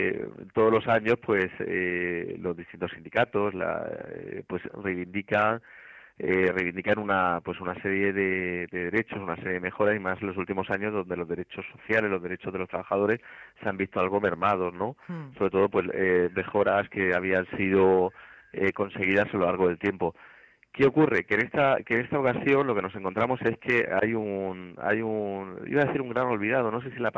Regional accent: Spain; Somos españoles, o sea.

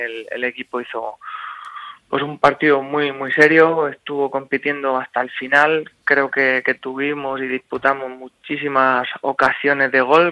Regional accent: Orihuela, Valencian Community, Spain; now in Murcia, Spain; soy natural de Orihuela y toda mi familia paterna son de Beniel. Tengo familia en Murcia, muchos tíos están afincados aquí y bueno, yo también estoy afincado aquí en Murcia, concretamente vivo en la Alberca.

